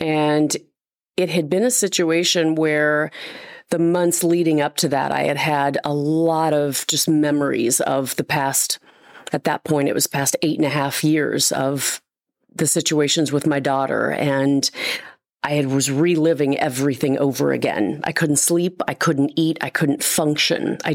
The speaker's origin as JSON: {"language": "English", "town": "Springfield", "region": "Missouri", "country": "United States", "tie": "born or raised there", "lives_now": "St. Louis, United States", "said": "So I grew up in Springfield, Missouri, right outside of Branson."}